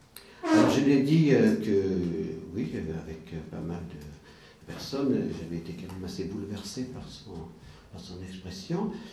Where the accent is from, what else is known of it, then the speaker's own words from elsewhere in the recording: Auvergne-Rhône-Alpes, France; puisque je suis aussi de l'Ardèche